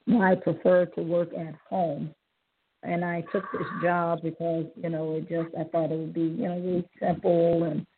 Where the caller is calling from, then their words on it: Cleveland, Ohio, United States; from Cleveland